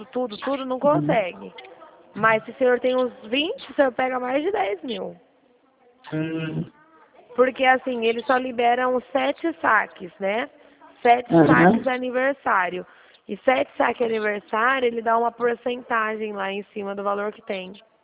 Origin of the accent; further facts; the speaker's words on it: São Paulo, Brazil; Mas eu sou aqui do estado de São Paulo.